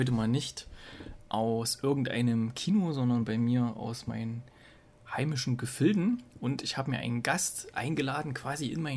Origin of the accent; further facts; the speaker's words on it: Gera, Thuringia, Germany; Und ich war ja letzte Woche Mittwoch nochmal in meiner alten Heimatstadt Gera und dort kam der nochmal.